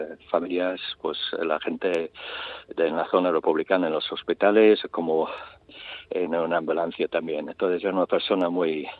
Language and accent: Spanish; Ireland; Yo soy irlandés